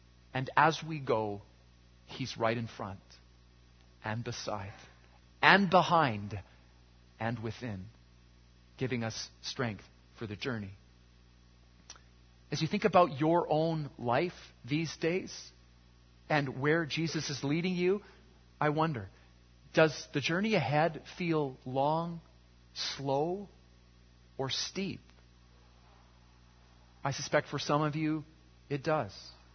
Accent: Canada; as a Canadian boy, I didn't grow up with deserts. I grew up with winter.

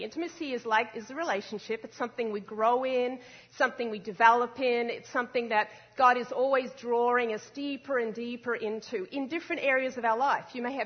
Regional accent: Australia; And 24 years ago, I grew up in Australia

